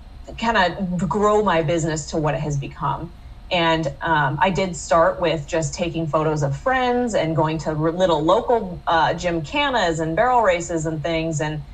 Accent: Michigan, United States; now in Arizona, United States; So I grew up in Michigan, kind of suburbs of Detroit, and there's not much horse stuff in that specific area.

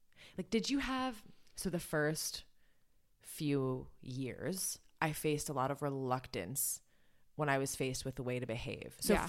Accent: Wisconsin, United States; I mean, obviously growing up in Wisconsin, it's, you know, similar.

